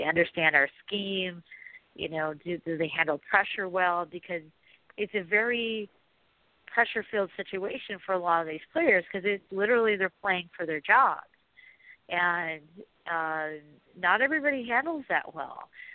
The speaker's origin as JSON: {"language": "English", "region": "Oregon", "country": "United States", "tie": "born or raised there", "said": "just because when I was growing up in Oregon, we didn't have an NFL team."}